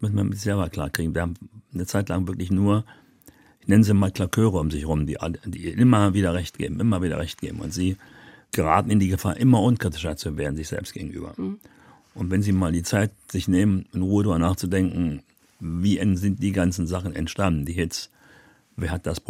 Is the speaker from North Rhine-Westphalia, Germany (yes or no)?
no; Berlin, Germany; wurde man mir mal hingefahren in meine Geburtsstraße, da wo ich dann aufgewachsen bin.